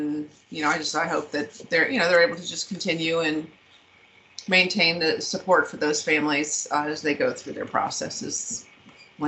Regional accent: Maryland, United States; I grew up in Maryland. I live in Maryland now.

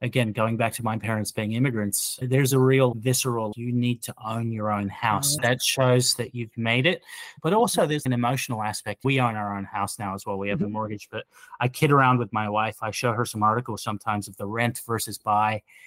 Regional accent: Australia; I grew up in Australia.

